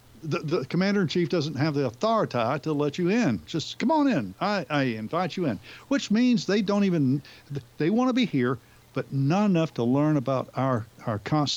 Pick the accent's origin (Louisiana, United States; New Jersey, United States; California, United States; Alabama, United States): Alabama, United States; I'm from Alabama.